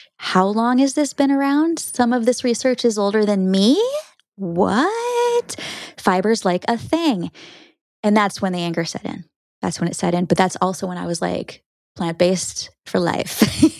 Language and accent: English; Minnesota, United States; also born or lived in Florida; That's where I ran off to after growing up in Minnesota and I needed to thaw out.